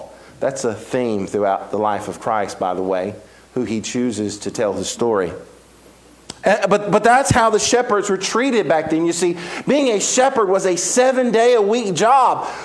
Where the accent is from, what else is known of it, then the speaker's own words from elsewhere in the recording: Progress, Mississippi, United States; also born or lived in McComb, Mississippi; But even smaller than that, I grew up in a little bitty town that you probably never heard of called Progress, Mississippi.